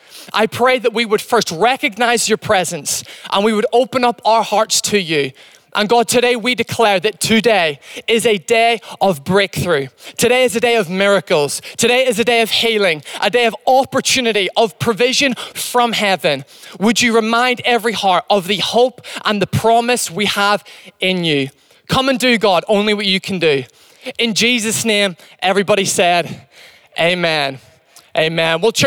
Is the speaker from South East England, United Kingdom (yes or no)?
no; Northern Ireland, United Kingdom; accent: Northern Irish; my accent's not really all that English, It's not really all that Northern Irish anymore.